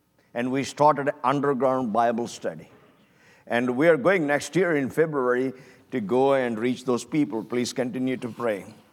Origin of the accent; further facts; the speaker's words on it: India; I am from India, I'm a national, and I'm reaching these masses of people